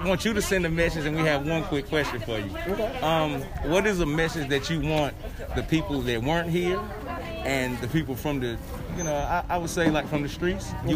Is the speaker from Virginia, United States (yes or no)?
yes; Virginia, United States; Yeah, I'm straight from Virginia.